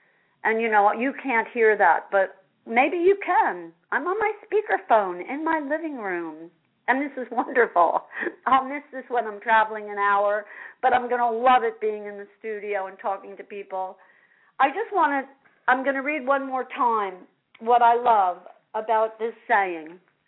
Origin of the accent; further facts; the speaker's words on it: Asbury Park, New Jersey, United States; I'm back in New Jersey for 6 years, but I grew up here. Asbury Park is my hometown.